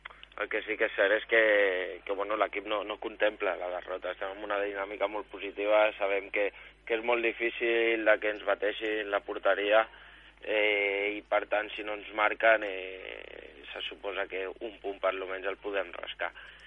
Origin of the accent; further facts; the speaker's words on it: Barcelona, Catalonia, Spain; jo soc de Barcelona, he jugat sempre a Barcelona